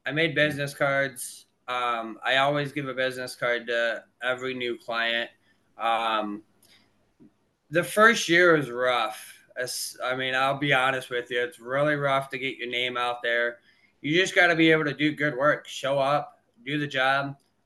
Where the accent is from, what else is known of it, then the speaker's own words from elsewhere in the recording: Hudson, Michigan, United States; also born or lived in Prince George's County, Maryland; So I was born and raised in Prince George, Maryland. My dad was in the Navy. Okay. He got out of the Navy. We moved to a small town called Hudson, Michigan.